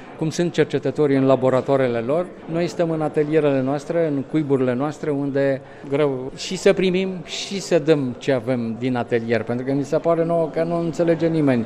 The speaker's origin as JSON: {"language": "Romanian", "region": "Moldavia", "country": "Romania", "said": "pentru că sunt moldovean și așa a fost și la îndemnul altor prieteni, să fie albastru de Voroneț, să fie ceva din zona noastră"}